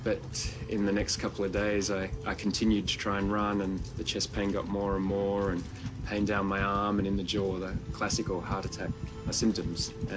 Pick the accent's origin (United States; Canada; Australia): Australia; Sydney, New South Wales; I'm from Sydney, Australia.